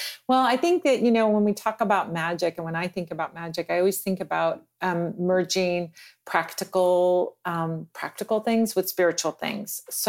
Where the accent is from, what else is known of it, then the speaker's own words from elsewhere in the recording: Santa Monica, California, United States; born there; accent: Californian; Well, I was born in the States. I was born in Santa Monica, California. So you can tell by my accent. I sound like the Californians, right?